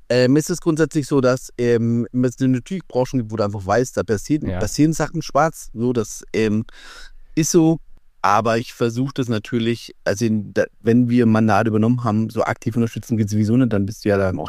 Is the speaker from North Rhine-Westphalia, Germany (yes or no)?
no; Schweinfurt, Bavaria, Germany; ich komme ja aus Schweinfurt